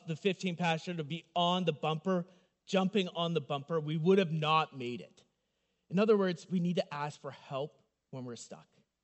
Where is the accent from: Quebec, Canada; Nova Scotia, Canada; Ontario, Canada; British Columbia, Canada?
British Columbia, Canada; Where I grew up in the Kootenays, and so it would snow all the time.